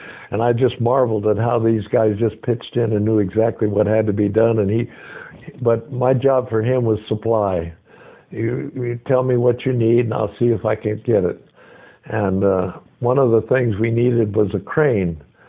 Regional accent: Yuma, Arizona, United States; And I was discharged then and went back to my hometown of Yuma, Arizona.

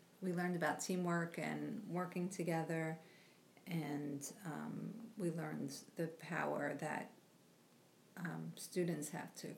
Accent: Brooklyn, New York, United States; born there; I was born in Brooklyn, New York.

